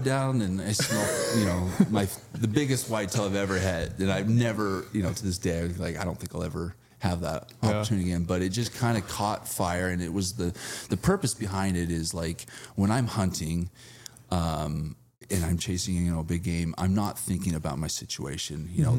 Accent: Provo, Utah, United States; also born or lived in Circleville; I grew up in Provo, but all my family lives in like Circleville, so way down south.

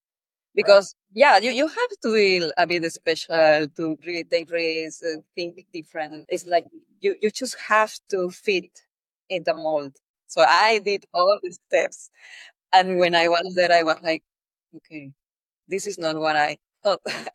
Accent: Peru; So I come from Peru, from South America.

